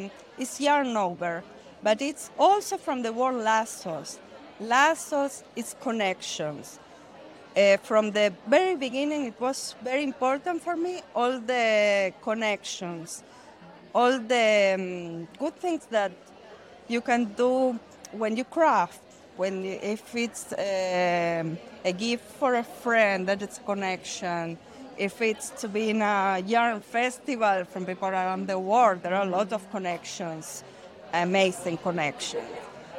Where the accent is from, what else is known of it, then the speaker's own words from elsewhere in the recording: Israel; We are from Israel, and we are here at the Barcelona Knit that it's amazing.